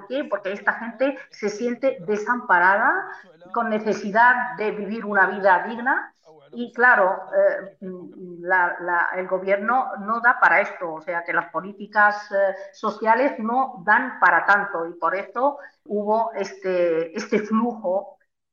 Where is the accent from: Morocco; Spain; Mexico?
Morocco; nosotros como pueblo marroquí no sabemos nada